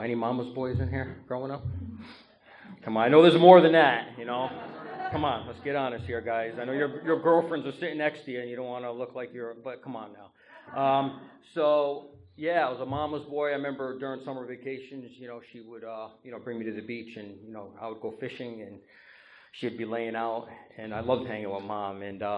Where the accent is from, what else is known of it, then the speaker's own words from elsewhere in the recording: New Haven, Connecticut, United States; I grew up down in New Haven. I am 43 years old.